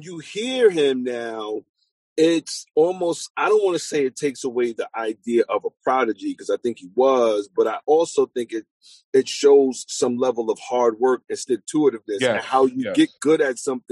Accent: Brooklyn, New York, United States; I'm from Brooklyn. I'm from that era.

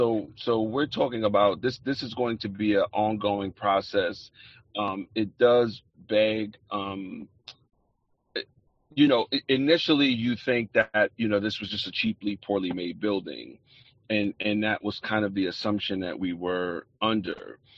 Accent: New York City, New York, United States; Like, I'm from New York City public housing.

